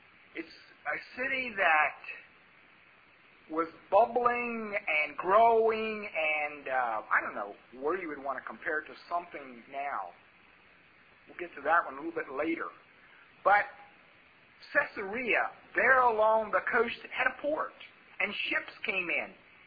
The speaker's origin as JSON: {"language": "English", "region": "Kentucky", "country": "United States", "tie": "born there", "also_born_or_lived": "Hagerstown, Maryland / Page County, Virginia / Italy", "said": "I was born in Kentucky, and I lived 2 years, well, maybe a little bit more, known in Hagerstown, Maryland. And another chunk of my life in the Appalachian part of Virginia, one of those in Page County. Lived 13 years with my family in Italy."}